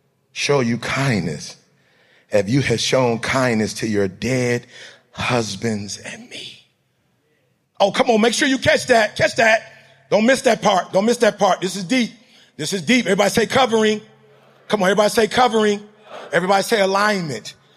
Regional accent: Chicago, Illinois, United States; She's not from Chicago. I'm from Chicago.

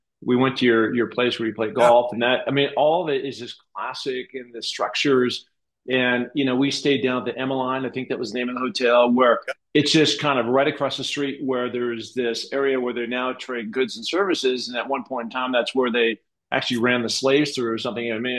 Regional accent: Seattle, Washington, United States; also born or lived in New Orleans; And again, I'm from Seattle, so I'm from the West Coast

